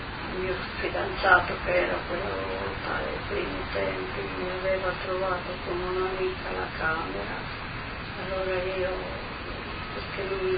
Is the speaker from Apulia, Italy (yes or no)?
no; Polava, Friuli-Venezia Giulia, Italy; Sì, a Savonia e poi si va più in su in montagna. Il mio paese è Polava, proprio vicino, l'ultimo paese del confine.